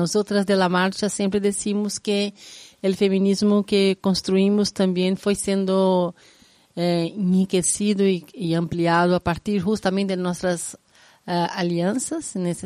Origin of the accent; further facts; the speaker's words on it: Brazil; Spanish is a second language; vengo de Brasil.